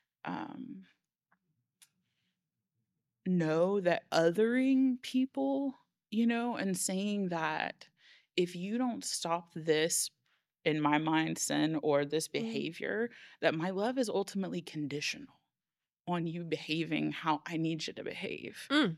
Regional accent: Oklahoma, United States; Or I'm from Oklahoma, so there's a church on every corner

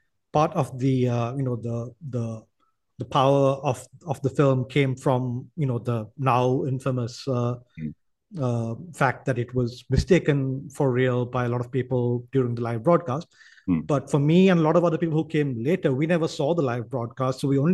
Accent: Sri Lanka; because I grew up in Sri Lanka. It obviously did not air on TV here.

